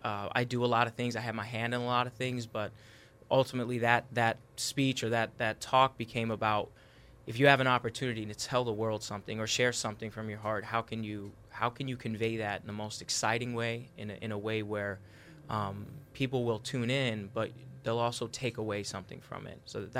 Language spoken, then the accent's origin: English; Mission Viejo, California, United States; born or raised there; also born or lived in Iran